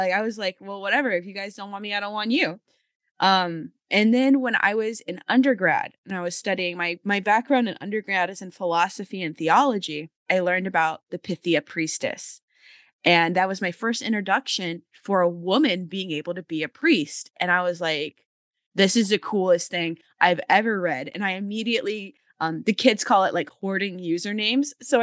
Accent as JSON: {"language": "English", "region": "Florida", "country": "United States", "said": "I'm from Florida. In Florida, for all its weird and strangeness, is pretty Catholic with an underlying current of hoodoo and voodoo."}